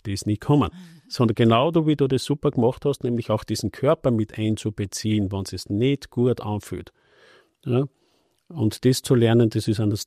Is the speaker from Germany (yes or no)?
no; Upper Austria, Austria; Und ich komme aus dem Müffel, bin zwar aus dem Müffel, das Linz nahe ist